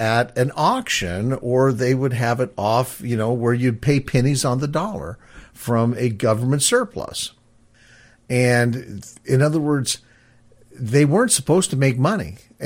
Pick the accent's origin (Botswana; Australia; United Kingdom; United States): United States; Seattle, Washington; when I grew up in the Seattle area, they made major improvements in the throughput of traffic in the 1970s.